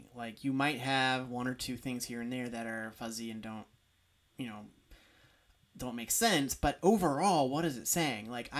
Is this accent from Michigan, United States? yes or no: no; Kankakee, Illinois, United States; When I grew up in Illinois, Kankakee, Illinois, the coroner was an elected position.